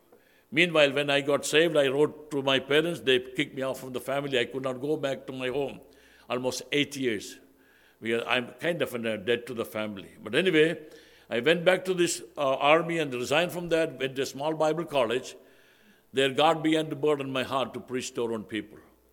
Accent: Thiruvananthapuram, Kerala, India; first language Malayalam; English is a second language; We started our ministry over here in Trivandrum. That was my hometown.

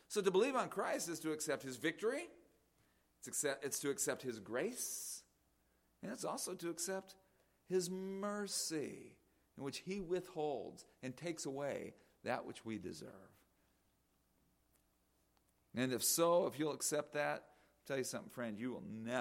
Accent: Phoenix, Arizona, United States; my house that I grew up in Maryvale, a suburb of Phoenix, Arizona, part of Phoenix, Arizona.

